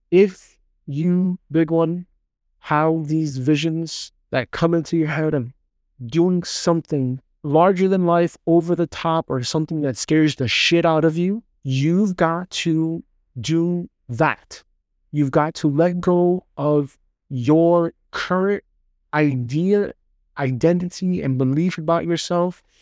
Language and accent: English; Brooklyn, New York, United States; going to sleep at night with crazy schizophrenic uncles and fucking all this wild shit growing up in Brooklyn.